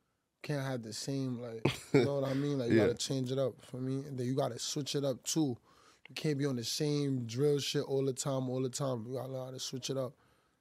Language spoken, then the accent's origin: English; New York, United States; So I'm from Eastchester Gardens, ECG.